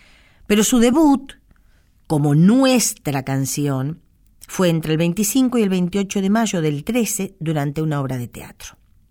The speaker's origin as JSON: {"language": "Spanish", "town": "Cañuelas", "region": "Buenos Aires Province", "country": "Argentina", "tie": "born or raised there", "said": "según una investigación que hiciera el musicólogo cañuelense de mi pueblo, don Carlos Vega"}